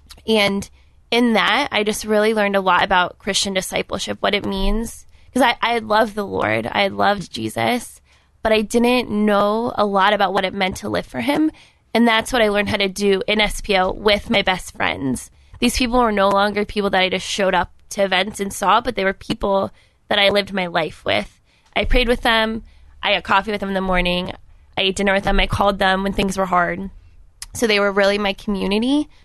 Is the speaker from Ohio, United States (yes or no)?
yes; Columbus, Ohio, United States; Yeah, so I grew up in Columbus and got involved in youth ministry here.